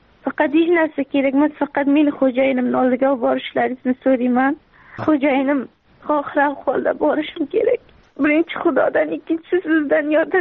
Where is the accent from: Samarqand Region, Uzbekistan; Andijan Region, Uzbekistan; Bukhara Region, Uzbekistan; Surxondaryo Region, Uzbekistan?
Surxondaryo Region, Uzbekistan; also born or lived in Mazar-i-Sharif, Afghanistan; Mazori Sharif viloyatida tug'ilib, bir yoshimda bo'lganimda dadamning ishlari shaqa bo'lganlar Surxondaryoda. Shaqa maktabni bitirdim